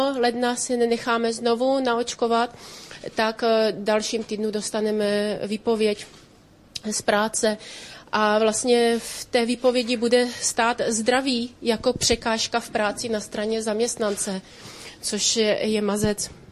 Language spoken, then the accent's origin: Czech; Vysočina Region, Czechia; jsem zdravotní sestra, přijela jsem z Vysočiny.